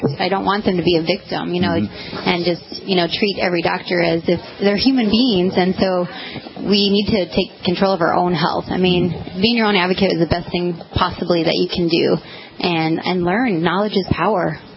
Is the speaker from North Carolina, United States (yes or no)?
no; El Paso, Texas, United States; I was from El Paso, and they couldn't find any of my results.